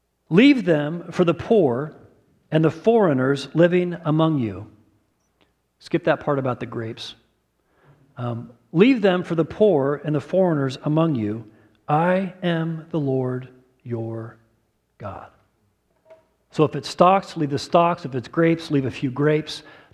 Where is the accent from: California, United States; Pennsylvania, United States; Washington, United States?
Washington, United States; Bonney Lake; I'm the Washingtonian who's from Washington. Well, yeah, Washington, Bonnie Lake. I'm the Washingtonian from Washington.